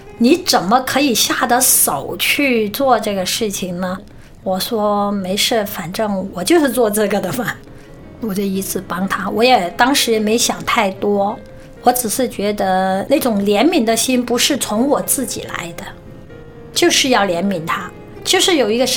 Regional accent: Hong Kong; 因为我是香港人，很多人说你怎么会回大陆找个大陆仔

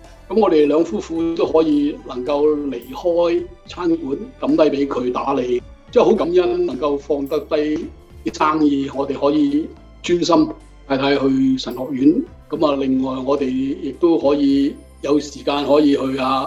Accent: China; 起初真的他们不是很信得我们中国人

